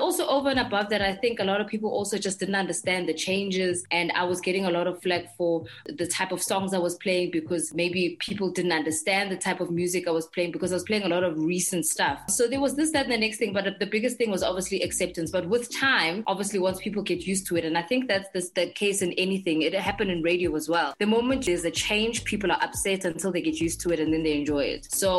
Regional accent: Johannesburg, Gauteng, South Africa; because I grew up in Johannesburg.

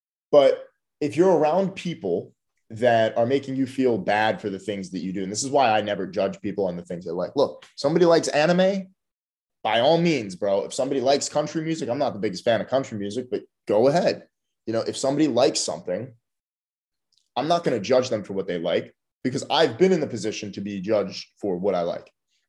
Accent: Philadelphia, Pennsylvania, United States; And I grew up in Philly where, you know, that was not a good recipe for making friends

